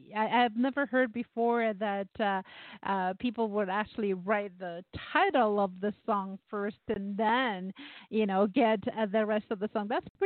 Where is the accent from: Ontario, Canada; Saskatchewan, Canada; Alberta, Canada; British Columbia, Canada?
Ontario, Canada; Toronto; I mean, I'm from Toronto.